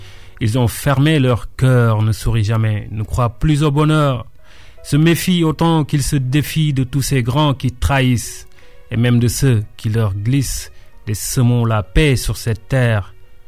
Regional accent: Dakar, Senegal; suis de Anne. Anne, c'est un village de Anne Belair qui est à Dakar. Donc c'est un village à côté de la mer où la principale activité c'est la pêche.

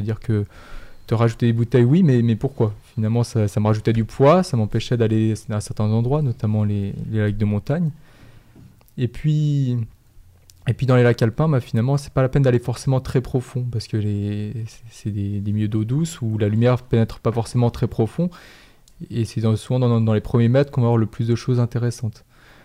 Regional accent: Annecy, Auvergne-Rhône-Alpes, France; born there; Je suis né à Annecy, donc au bord du lac.

